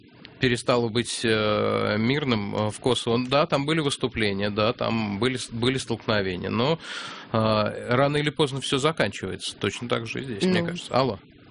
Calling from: Moscow, Russia; Мы смотрим из Москвы.

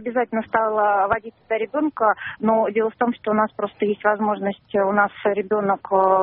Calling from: Moscow, Russia; Здравствуйте … я звоню из Москвы.

